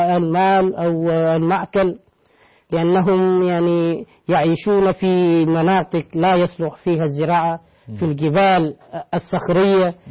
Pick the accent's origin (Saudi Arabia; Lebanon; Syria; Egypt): Egypt; أنا من مصر، كنت درست في جامعة الأزهر، وحتى الآن أنا أسكن في مصر